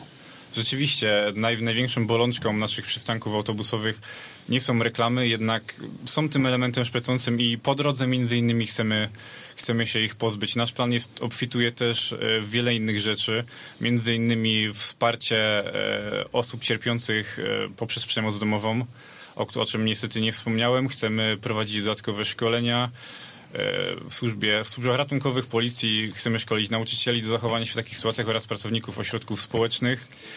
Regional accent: Drezdenko, Lubusz Voivodeship, Poland; Wychowywałem się w Drezdenku. Jest to dość małe miasto, otoczone przez jeszcze więcej wsi, które mają mało mieszkańców, ale jednak są zamieszkane

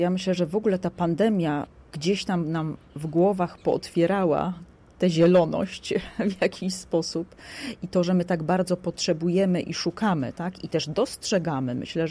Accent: Chorzów, Silesian Voivodeship, Poland; Ja zresztą mieszkałam, urodziłam się na takim dużym osiedlu, które do parku było przez ulicę. Już było w Chorzowie

